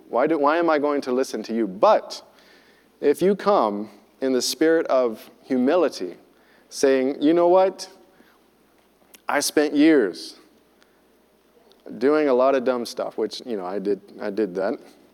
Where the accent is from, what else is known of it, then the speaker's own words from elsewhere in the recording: the South, United States; Now, I come from the South, and the South is kind of notorious for a certain sect of evangelicals, Christians